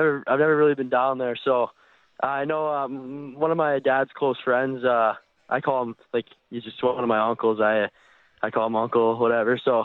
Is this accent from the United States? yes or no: no; Canada; Obviously, I'm Canadian